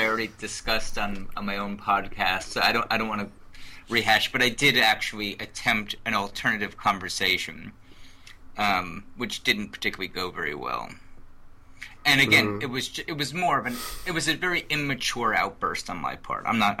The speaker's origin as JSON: {"language": "English", "region": "New York", "country": "United States", "said": "I'm, again, as a New Yorker, being even in like North Carolina and Virginia level of the South has been a little bit of a culture shock for me."}